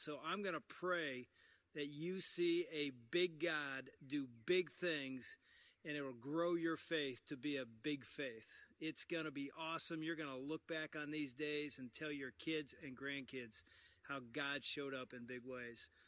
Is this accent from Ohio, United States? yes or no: yes; Findlay, Ohio, United States; I grew up in Ohio, Findlay, Ohio. I'm a Buckeye at heart.